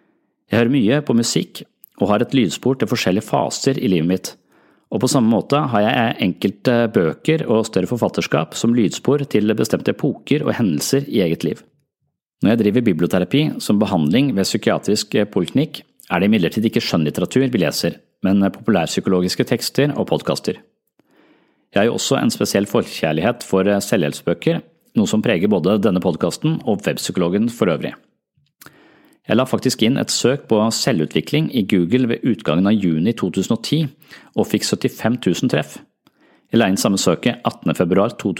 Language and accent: Norwegian; Nøtterøy, Vestfold, Norway; Jeg vokste opp på Nøtterøy og kunne nesten se over til Veiland